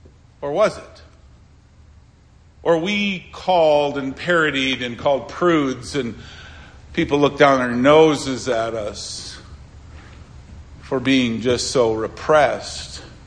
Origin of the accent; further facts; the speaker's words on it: Milwaukee, Wisconsin, United States; I grew up in Milwaukee, a couple miles from the way the neighborhood separated or were delineated.